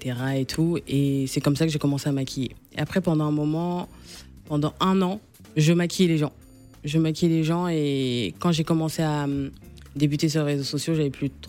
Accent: Normandy, France; now in Paris, France; je suis normande de base, et quand je suis venue m'installer sur Paris, je suis venue vivre chez ma sœur.

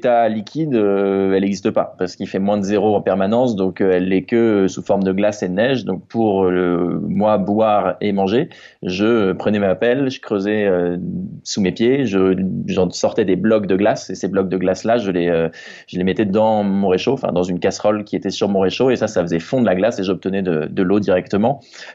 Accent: Normandy, France; Moi, je suis de Normandie à l'origine, donc je connais la pluie, mais le froid extrême, pas des masses.

